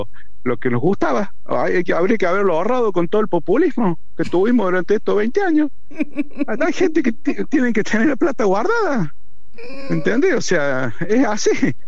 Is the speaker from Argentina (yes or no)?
yes; Argentina; los únicos que tenemos la culpa somos los argentinos.